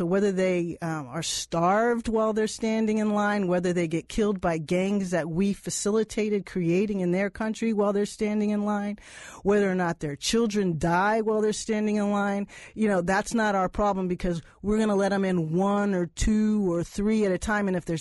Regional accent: Texas, United States; I'm from Texas, and I go home a few times a year.

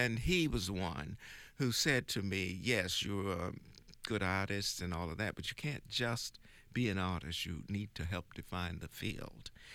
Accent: Eatonton, Georgia, United States; born there; Yes, I was born in Eatonton, Georgia, which is a small, sleepy southern town about 40, 50 miles from Macon, Georgia. And I was born there in 1931

